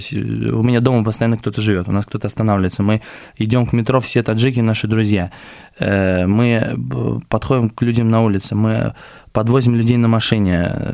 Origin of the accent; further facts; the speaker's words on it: Yalta, Crimea, Ukraine; я просто все детство я провел в Ялте